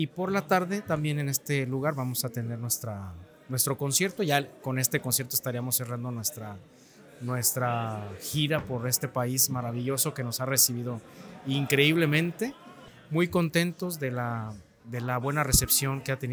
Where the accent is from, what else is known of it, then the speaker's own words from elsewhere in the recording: Mexico; now in Canada; venir a recordar primero a nuestros paisanos que aquí estamos, que México no los olvida